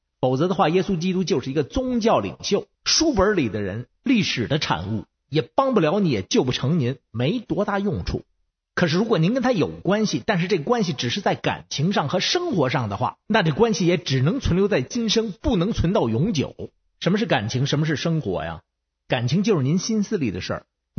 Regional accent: Beijing, China; born there; 我是北京西边出生的，

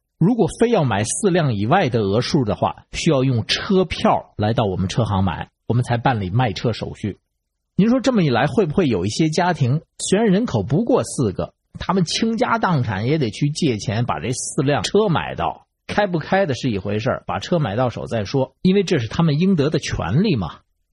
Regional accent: Beijing, China; 我是北京的

